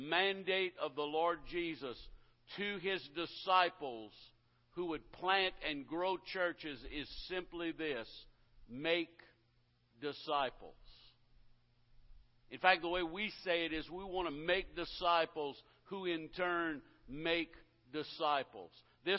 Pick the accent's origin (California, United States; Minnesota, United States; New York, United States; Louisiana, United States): Louisiana, United States; I come from the Bayou, and you can probably tell by my accent.